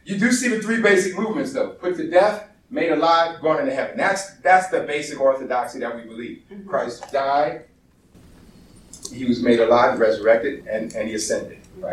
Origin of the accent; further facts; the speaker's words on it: New York, United States; I'm from New York. I can do this fast.